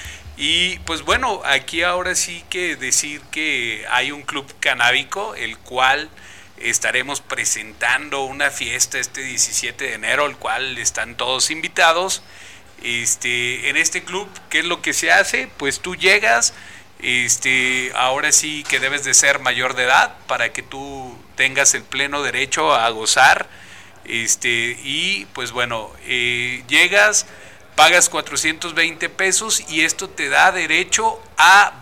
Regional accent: Mexico; Los que somos de aquí de México, pues entendemos esa parte de la constancia de situación fiscal

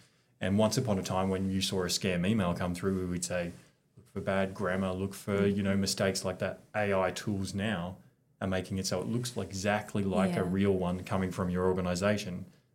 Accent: Brisbane, Queensland, Australia; I'm from Queensland up in Brisbane

